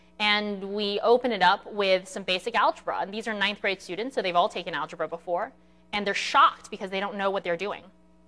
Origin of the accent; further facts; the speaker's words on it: Chicago, Illinois, United States; This is all out of Chicago because I'm from Chicago